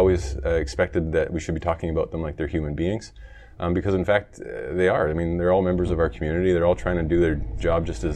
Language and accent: English; British Columbia, Canada; I grew up in the Lower Mainland